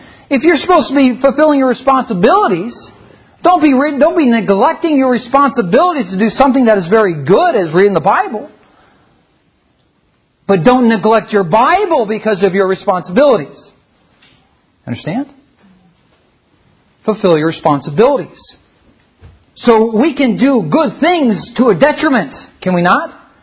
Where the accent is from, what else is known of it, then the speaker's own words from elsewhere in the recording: Philippines; Many of you know that I grew up in the Philippines. Much of my time that I spent in the Philippines was out in the mountains, in the jungle with the natives.